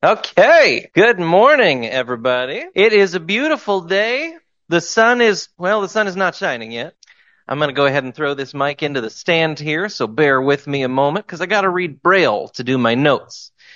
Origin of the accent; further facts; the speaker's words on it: Minnesota, United States; The number of people that when I tell them I'm from Minnesota whine about how cold it is there